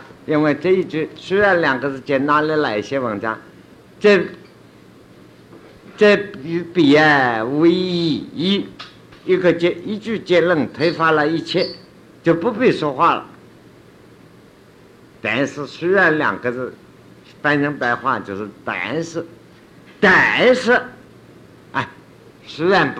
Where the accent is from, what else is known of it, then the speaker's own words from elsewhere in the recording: China; 我们中国人鸡个蛋了炖在一起，加一点香菇啊啊